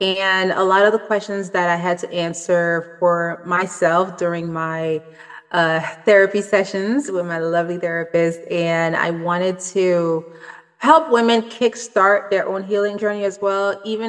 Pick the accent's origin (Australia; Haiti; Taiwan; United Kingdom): Haiti; now in United States; I was born and raised in Haiti, but I've been here for almost 20 years now. And I could say I'm an American at this point.